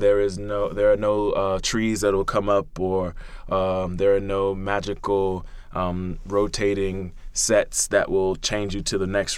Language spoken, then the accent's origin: English; Miami, Florida, United States; I mean, Alana Arenas and I grew up together in Miami